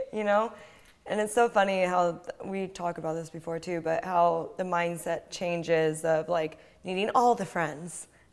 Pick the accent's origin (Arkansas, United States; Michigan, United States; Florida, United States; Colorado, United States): Florida, United States; Stuart; also born or lived in Pennsylvania / Miami; Well, I'm from Florida, too, so I was... Do you know where Stewart is?